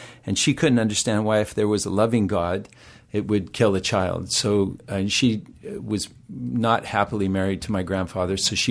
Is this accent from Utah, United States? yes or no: yes; Utah, United States; now in New York City, United States; wanted to get the hay out of my hair from Utah.